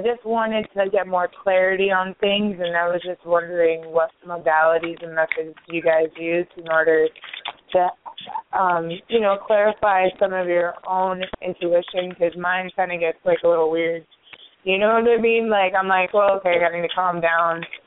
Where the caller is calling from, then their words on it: Nebraska, United States; Yes, hello, thank you. And I am calling from Nebraska.